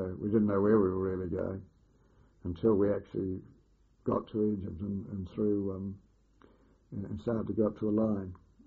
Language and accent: English; Australia; So it wasn't common knowledge that we were Australians until a later date.